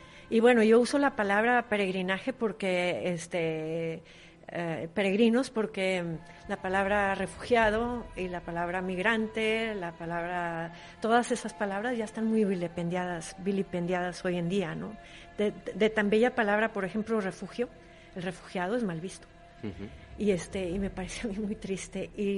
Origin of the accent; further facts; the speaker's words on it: Mexico; Y entonces esto me ha servido mucho, siendo mexicana.